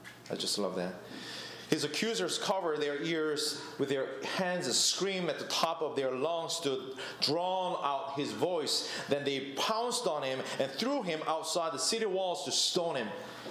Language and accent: English; Honduras; moved away as an adult; now in United States; my father is a missionary, so I grew up in Honduras. Ever since I was 12, I grew up in Honduras, and si hablo español, I speak Spanish, right?